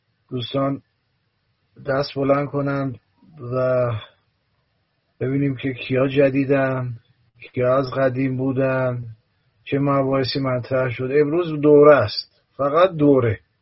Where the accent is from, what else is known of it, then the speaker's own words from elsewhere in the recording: Gilan, Iran; من اصلا گیلانی هستم، شمالی هستم.